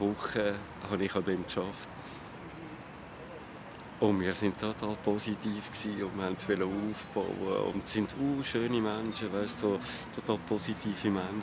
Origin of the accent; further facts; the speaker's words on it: Switzerland; als Schweizer Außenstehender kann ich so denken